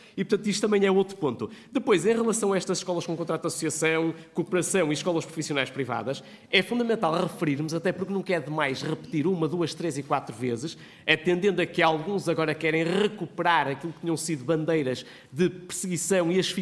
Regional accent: Marco de Canaveses, Porto, Portugal; Portanto, eu sou do Marco de Canaveses

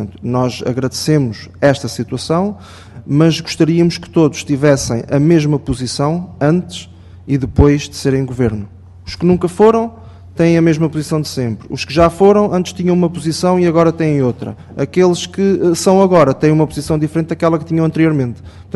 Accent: Algarve, Portugal; nós, enquanto algarvios, não podemos deixar que as coisas aconteçam desta maneira

